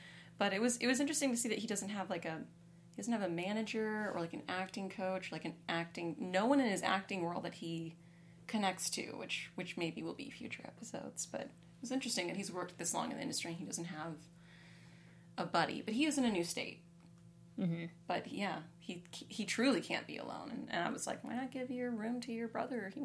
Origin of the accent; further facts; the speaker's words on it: California, United States; born there; And then I was born in California, so I don't know.